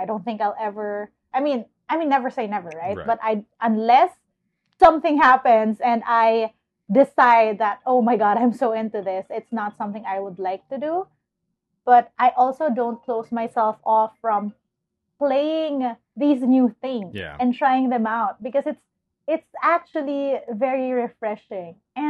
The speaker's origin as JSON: {"language": "English", "town": "Manila", "region": "Metro Manila", "country": "Philippines", "tie": "born or raised there", "said": "in Manila, we don't, I mean, at least from my demographic, it's not like I grew up on Tagalog movies or shows. We watch Nickelodeon. We watch HBO."}